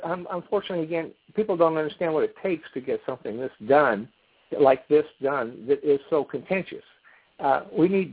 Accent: California, United States; I'm from California, you know.

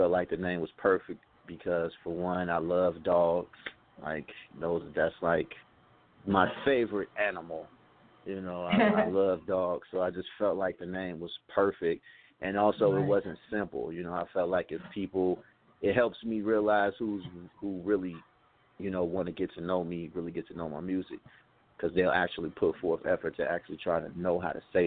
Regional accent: Kankakee, Illinois, United States; You know, and I grew up in one of those environments. I'm from Kankakee, Illinois. I know it's kind of hard to say, but it's like we like 30 to 45 minutes south of Chicago

